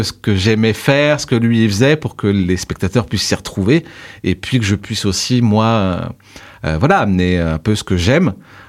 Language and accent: French; Trappes, Île-de-France, France; Moi, c'est vrai que je viens de Trappes dans les Yvelines